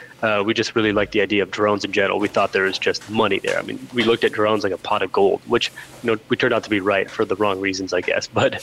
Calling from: Richmond, Texas, United States; Specifically, a town called Richmond. So that's south of Houston by about 30 minutes.

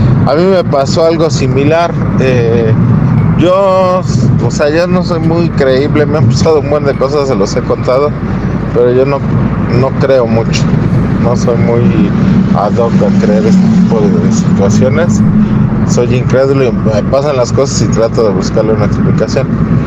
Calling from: Mexico City, Mexico; Soy aquí de la Ciudad de México

